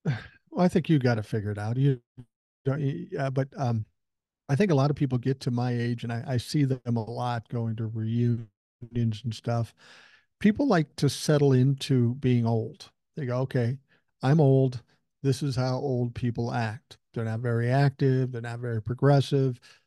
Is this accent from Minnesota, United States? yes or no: yes; Minneapolis, Minnesota, United States; I said, well, I was raised in South Minneapolis, so I come by that naturally.